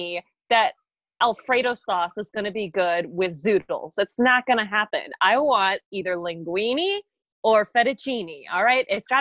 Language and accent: English; Canada; For me, the problem being Canadian is that I say, you know, like all the time.